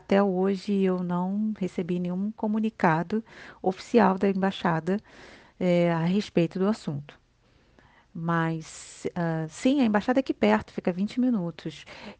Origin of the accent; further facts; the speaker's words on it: Brazil; now in Canada; Eu, como brasileira, jamais imaginaria alguém ser convidado do dia para a noite